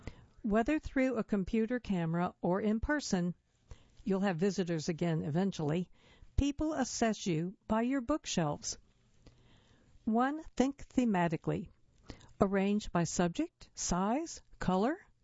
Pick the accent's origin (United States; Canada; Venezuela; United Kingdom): Canada; I'm Canadian, so we take a dubious view of fame.